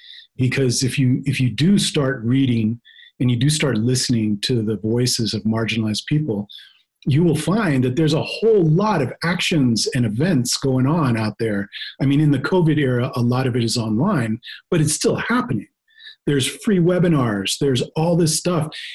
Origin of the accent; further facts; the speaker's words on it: West Coast, United States; moved away as an adult; now in New Mexico, United States; I'm 51. I grew up on the West Coast, came to New Mexico in 2007